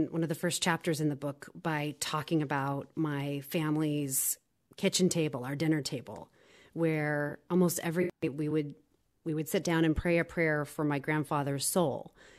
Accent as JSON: {"language": "English", "region": "Midwest", "country": "United States", "said": "maybe that's because I'm from the Midwest and I think the South would have been much this way."}